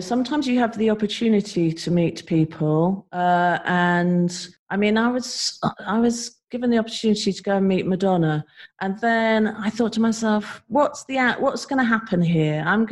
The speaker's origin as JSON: {"language": "English", "region": "East of England", "country": "United Kingdom", "tie": "born or raised there", "said": "most of my career I've lived in London, even though I'm from Suffolk. I went to school in Suffolk, was brought up in Suffolk. My dad was a farmer."}